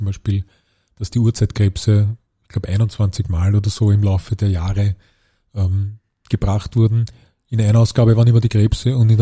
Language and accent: German; Vienna, Austria; Und er kommt aus der Donaustadt übrigens, also wir kommen aus derselben Ecke.